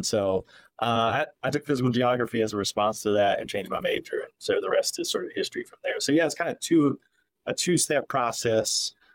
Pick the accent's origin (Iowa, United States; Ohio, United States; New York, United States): Ohio, United States; Xenia; I was born in Xenia, Ohio, a while ago.